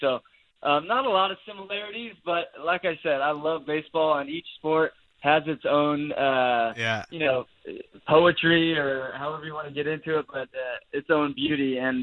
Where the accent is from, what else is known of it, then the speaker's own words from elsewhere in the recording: Mission Viejo, California, United States; I grew up in Orange County, so I'm an Angels fan.